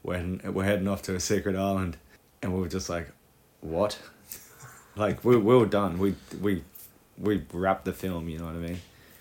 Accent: Cabarita, New South Wales, Australia; the plan was to go to the East Coast, like around my hometown, Cabarita, and south of that, down like Lenox and Yamba and a few spots like

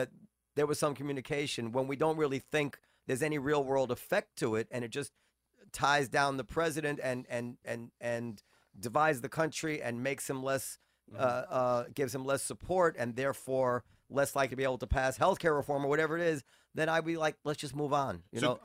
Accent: United States; In the end, as an American, as a patriot, my overriding concern is that our president is only acting in our interest.

